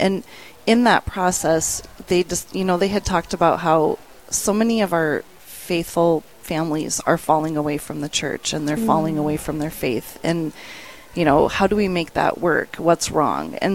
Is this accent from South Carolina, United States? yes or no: no; Dickinson, North Dakota, United States; born there; also born or lived in Colorado; I was born here in Dickinson, went to DSU, got my degree in elementary education.